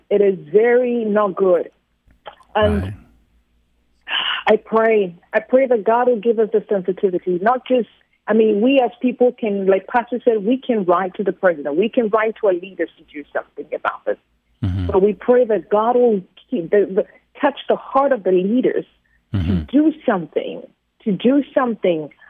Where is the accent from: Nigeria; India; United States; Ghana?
Ghana; accent: British; I'm from Ghana in West Africa, and of course, it's a third world country.